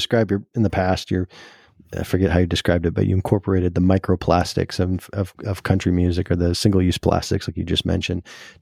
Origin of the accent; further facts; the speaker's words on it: South Dakota, United States; Cause I'm from South Dakota and, you know, didn't grow up on a big ranch or anything like that, but grew up with horses on the edge of town.